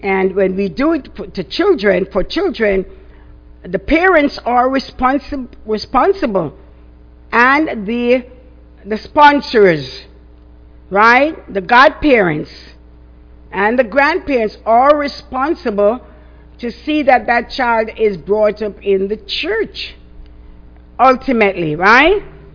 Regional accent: England, United Kingdom; when I grew up in church in England

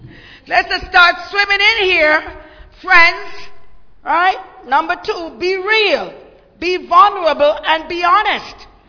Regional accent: Jamaica; I'm from Jamaica, so we see people fish all the time because, you know, we're an island.

